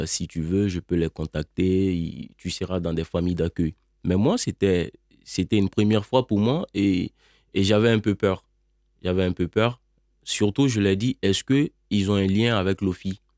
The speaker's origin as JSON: {"language": "French", "region": "Mopti", "country": "Mali", "moved": "as an adult", "lives_now": "France", "said": "je suis malien, je viens de la région de Mopti. Et je suis parti de chez moi le 28 11 mois 2022."}